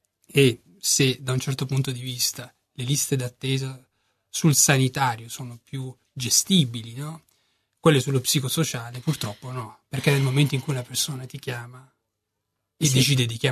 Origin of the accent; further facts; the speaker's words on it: Copertino, Apulia, Italy; No, il mio paese d'origine è Copertino.